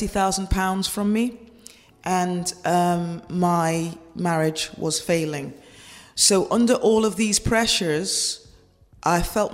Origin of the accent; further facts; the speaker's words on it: Liverpool, North West England, United Kingdom; Make it funny, because I'm a Scouser and we laugh.